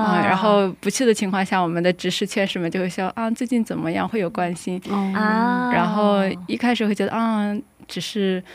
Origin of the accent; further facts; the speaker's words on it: Shandong, China; moved away as an adult; also born or lived in South Korea; 我是来自中国大陆，来自山东的。然后我是有在韩国有九年的生活经历。